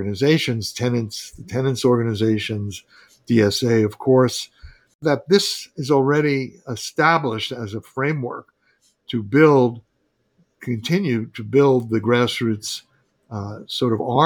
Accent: New York, United States; When I was growing up in New York after World War II, there was a vast public housing program

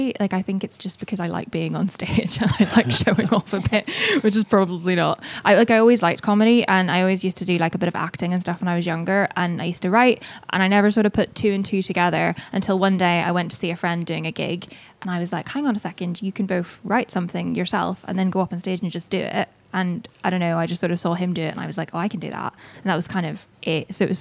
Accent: Northern Ireland, United Kingdom; because I was doing this course in London, the first thing everyone said was, oh, you're from Northern Ireland.

